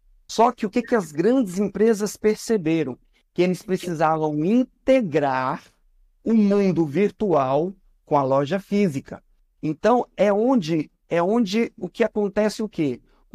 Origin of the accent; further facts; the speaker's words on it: Pará, Brazil; now in São Paulo, Brazil; Porque quando eu cheguei aqui em São Paulo em 2008, para quem não sabe, eu sou do Pará, né? Vim para cá em 2008